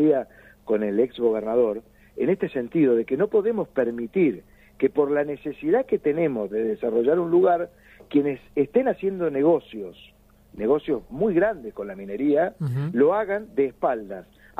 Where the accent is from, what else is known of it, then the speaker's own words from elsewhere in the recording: Mendoza, Argentina; nosotros como mendocinos